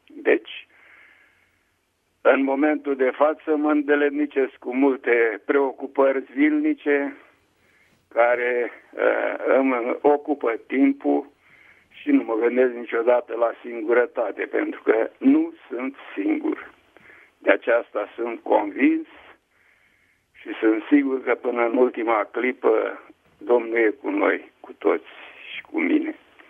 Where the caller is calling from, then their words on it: Germany; și sunt din Germania